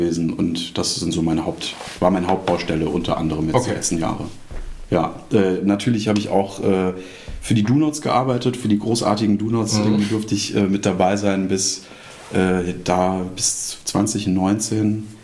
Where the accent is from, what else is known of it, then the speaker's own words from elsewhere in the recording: Hesse, Germany; accent: Hessian; now in Bremen, Germany; aber ich bin als Hesse nach Bremen gekommen